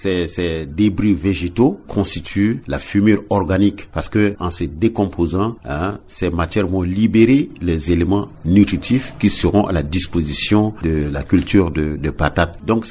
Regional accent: Central African Republic; Donc, ce sont ces variétés qui sont les plus cultivées chez nous en République centrafricaine.

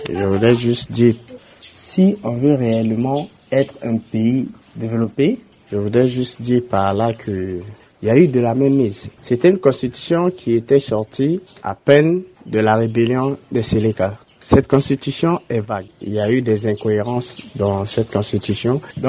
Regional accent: Central African Republic; Je suis centrafricain.

